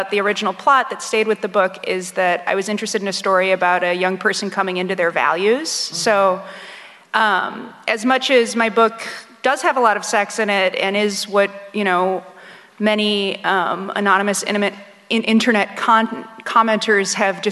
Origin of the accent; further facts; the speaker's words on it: United States; And as an American who encountered that xenophobia